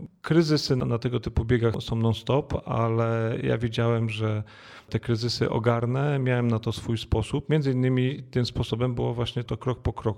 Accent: Puszczykowo, Greater Poland Voivodeship, Poland; Ja się wychowałem w Puszczykowie, to jest taka miejscowość w otulinie Wielkopolskiego Parku Narodowego

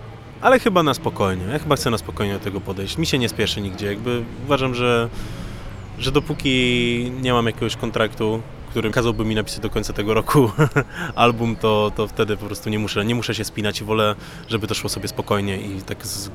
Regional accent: Grudziądz, Kuyavian-Pomeranian Voivodeship, Poland; now in Poznań, Poland; my jesteśmy poznańskim zespołem z Grudziądza, bo jakby no ja pochodząc z Grudziądza

